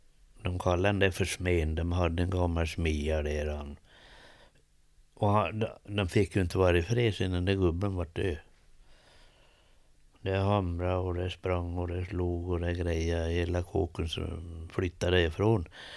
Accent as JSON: {"language": "Swedish", "town": "Rotfallet", "country": "Sweden", "said": "jag är från Rotfallet till Norrkärn. Det är långt det."}